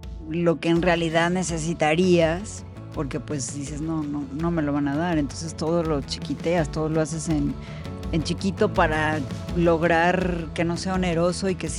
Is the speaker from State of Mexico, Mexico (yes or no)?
no; Mascota, Jalisco, Mexico; cuando había muchas salas pequeñitas en mi pueblo, en Mascota, había dos cines